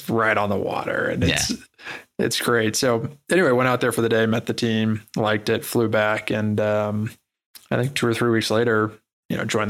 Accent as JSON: {"language": "English", "town": "St. Louis", "region": "Missouri", "country": "United States", "tie": "born or raised there", "said": "But no, I mean, growing up in St. Louis, Missouri, I pretty much wanted to be a professional baseball player."}